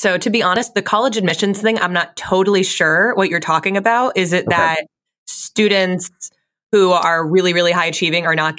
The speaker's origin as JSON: {"language": "English", "town": "Fairfield", "region": "Connecticut", "country": "United States", "tie": "born or raised there", "said": "I grew up in Fairfield, Connecticut. So a very affluent town"}